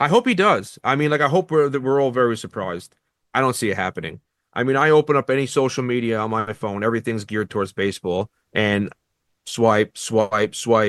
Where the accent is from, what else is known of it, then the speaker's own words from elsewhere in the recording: New Jersey, United States; Like, we're both kids from Jersey. We both like baseball.